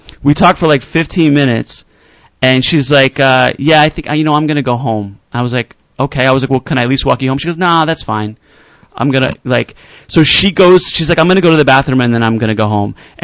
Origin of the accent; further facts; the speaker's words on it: New Jersey, United States; New Jersey.